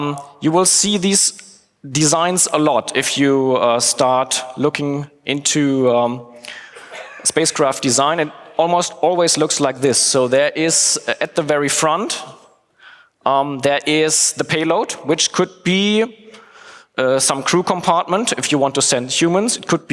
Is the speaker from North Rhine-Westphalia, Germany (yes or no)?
yes; Bielefeld, North Rhine-Westphalia, Germany; I'm from Bielefeld.